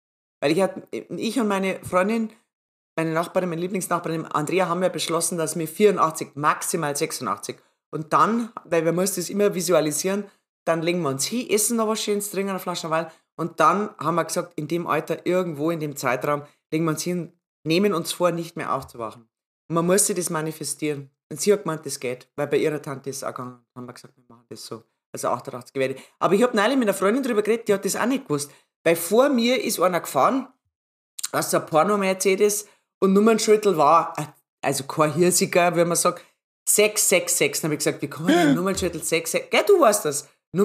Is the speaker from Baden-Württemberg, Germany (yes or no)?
no; Erding, Bavaria, Germany; Ich bin ja aus Erding, wie du weißt.